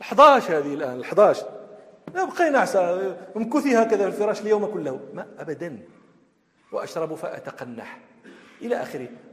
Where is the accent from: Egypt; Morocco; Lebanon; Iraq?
Morocco; عندنا في المغرب من لا ينادي ابنته إلا بللا